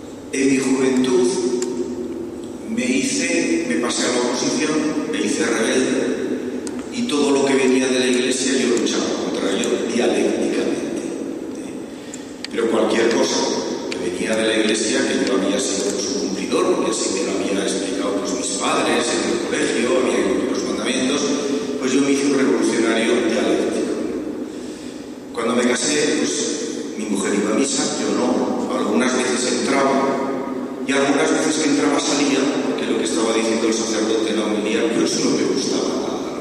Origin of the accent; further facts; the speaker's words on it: Navarre, Spain; born there; Nací en Navarra, en una familia de clase media, donde yo viví una espiritualidad de cumplimiento, de respeto a la Iglesia.